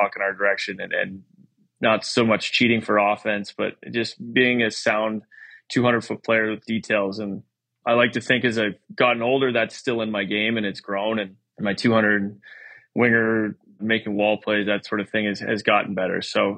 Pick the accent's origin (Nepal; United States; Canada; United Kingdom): Canada; Regina, Saskatchewan; And I was lucky enough to play there, obviously, my first 7 years. So that was Saskatchewan.